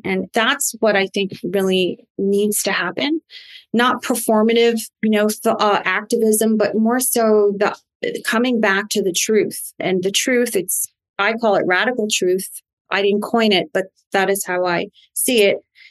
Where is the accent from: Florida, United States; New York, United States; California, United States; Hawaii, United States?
New York, United States; Long Island; but I'm from Long Island, New York.